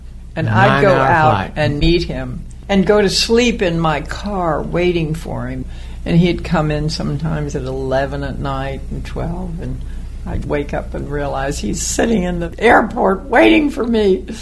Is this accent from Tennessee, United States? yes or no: yes; Athens, Tennessee, United States; Athens, Tennessee, my hometown.